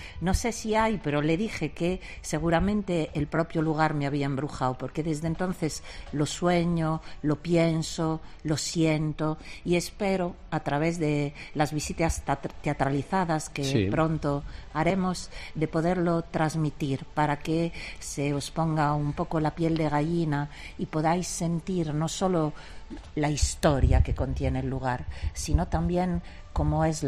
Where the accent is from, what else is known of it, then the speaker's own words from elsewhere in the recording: Italy; Spanish is a second language; Yo soy italiana, sí. Se dice en Italia, ¿no?